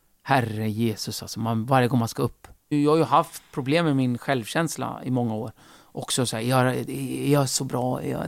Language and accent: Swedish; Turkey; now in Sweden